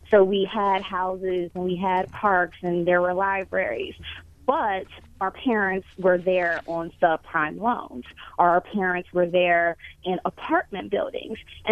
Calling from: Stanford, California, United States; I'm coming from Stanford

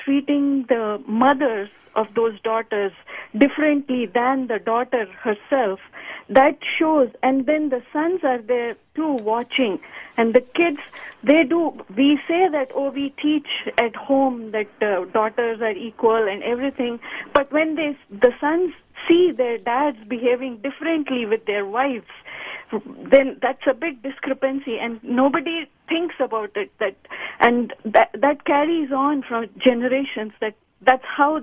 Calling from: San Jose, California, United States; from San Jose.

